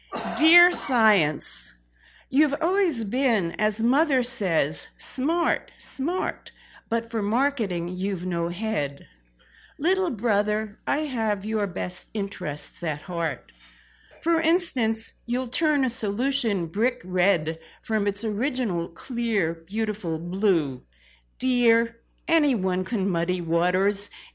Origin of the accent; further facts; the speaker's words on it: Manhattan, New York, United States; So I didn't grow up in the woods or near the woods or anything like that. I grew up in Manhattan